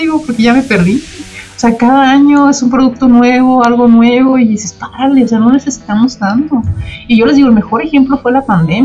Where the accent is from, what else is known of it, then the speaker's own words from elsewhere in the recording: Sinaloa, Mexico; De hecho, yo soy de Sinaloa y hay una región que le dicen el Valle de la Muerte, cerca ahí de Ahome Mochis, que está cerca de Sonora.